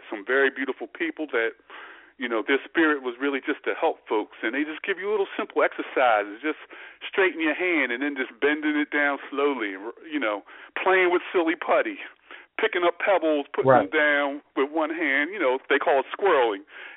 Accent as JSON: {"language": "English", "town": "Philadelphia", "region": "Pennsylvania", "country": "United States", "tie": "born or raised there", "said": "And I grew up in South Philly at the Christian Street YMCA, so I was a swimmer."}